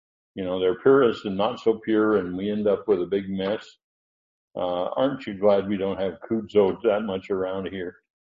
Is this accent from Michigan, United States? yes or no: no; California, United States; I'm from California, so I understand this very well.